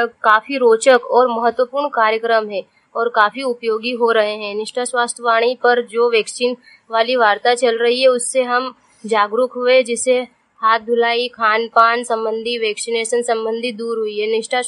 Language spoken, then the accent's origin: Hindi; Dulhar, India; मैं ग्राम डुलहार से हूँ।